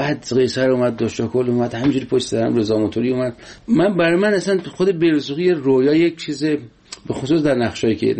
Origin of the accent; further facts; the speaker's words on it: Sangsar, Semnan, Iran; غذای سنتی ولایت ما سنگسر، یکی از دهات شمال سمنانه